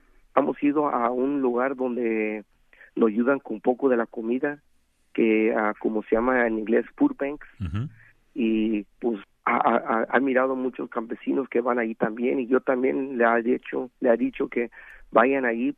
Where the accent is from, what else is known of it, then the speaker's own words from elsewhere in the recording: Oaxaca, Mexico; now in United States; Venimos de Oaxaca para superar, y aquí también pudimos superar, aquí también, que nunca se olvide de dónde somos, los raíces de mero Oaxaca.